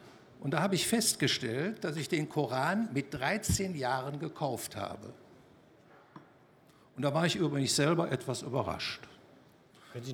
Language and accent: German; Machern, Saxony, Germany; Ich komme aus Machern bei Leipzig.